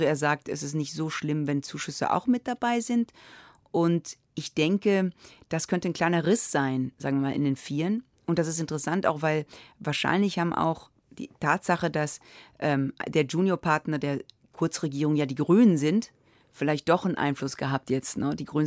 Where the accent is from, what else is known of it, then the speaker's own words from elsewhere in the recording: Rome, Lazio, Italy; ich bin ja in Rom aufgewachsen